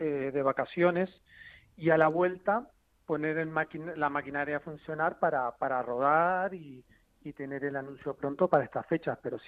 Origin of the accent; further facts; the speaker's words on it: Uruguay; now in Spain; Y sí, yo soy uruguayo, pero llegué hace 20 años